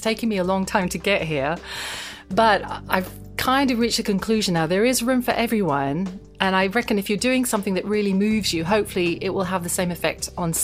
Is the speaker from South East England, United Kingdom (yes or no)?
yes; Slough, South East England, United Kingdom; now in London, United Kingdom; I'm a pianist, composer, and arranger. And I live in North London, but I'm originally from Slough, and I'm the child of Indian immigrant parents.